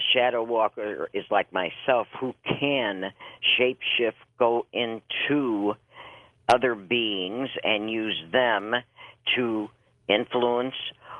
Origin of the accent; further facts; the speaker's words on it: Tuscany, Italy; I am an Italian witch. I am from Tuscany.